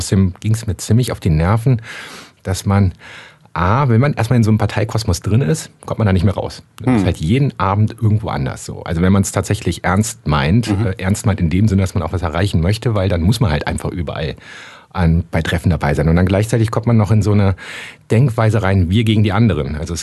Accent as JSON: {"language": "German", "town": "Bonn", "region": "North Rhine-Westphalia", "country": "Germany", "said": "Na, vor Ort von Bonn."}